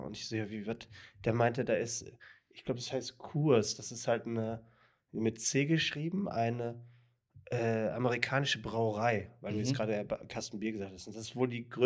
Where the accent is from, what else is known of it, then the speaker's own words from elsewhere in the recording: Dortmund, North Rhine-Westphalia, Germany; Siehst du, und wir kommen ja aus Dortmund.